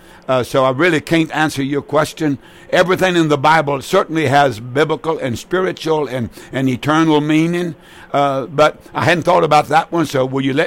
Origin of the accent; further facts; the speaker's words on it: Roxbury, United States; And I remember when I go to Roxbury, my hometown, I can remember the door that led up a set of stairs to the dentist's office